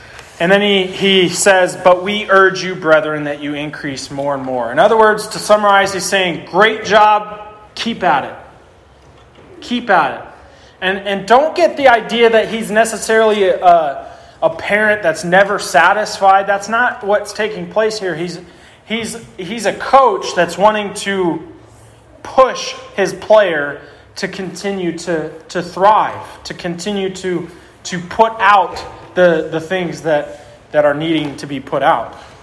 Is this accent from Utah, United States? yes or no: yes; St. George, Utah, United States; I grew up in St. George where it was a lot of snowbirds would live there.